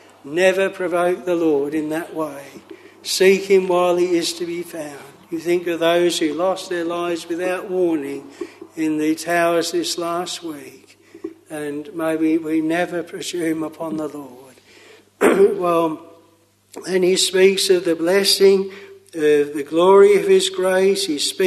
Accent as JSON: {"language": "English", "country": "Australia", "moved": "yes", "lives_now": "Cranbrook, Canada", "said": "we're newcomers, we come over from Australia, and yet we've lived there a lot longer than many of the locals"}